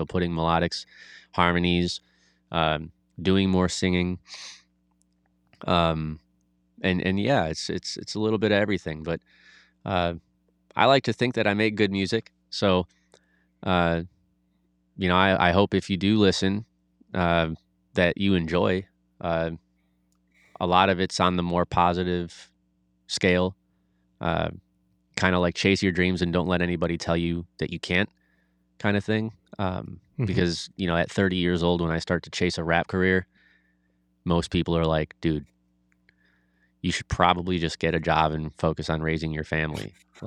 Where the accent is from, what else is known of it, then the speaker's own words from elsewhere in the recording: Chicago, Illinois, United States; You know, I grew up in Chicago and I was around gangs, but I never was a part of that lifestyle.